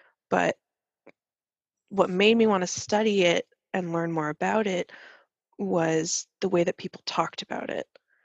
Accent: Hawaii, United States; I grew up in Hawaii.

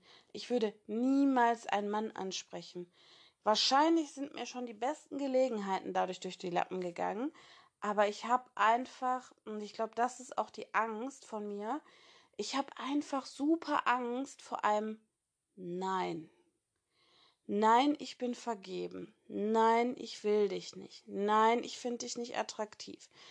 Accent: Gelsenkirchen, North Rhine-Westphalia, Germany; ich komme aus Gelsenkirchen.

